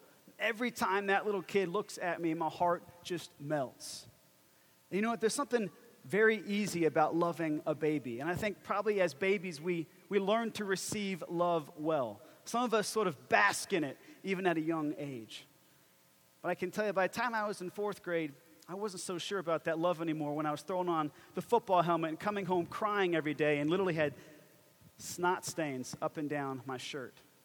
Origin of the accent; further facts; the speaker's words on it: Atlanta, Georgia, United States; now in Nashville, United States; I'm from Atlanta, and when a city grows too fast, it gets a little crazy, and the traffic becomes a nightmare.